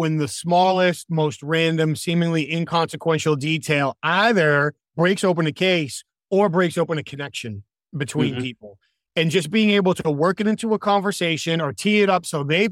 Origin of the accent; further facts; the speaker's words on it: New Hampshire, United States; now in North Carolina, United States; I could say I'm from New Hampshire.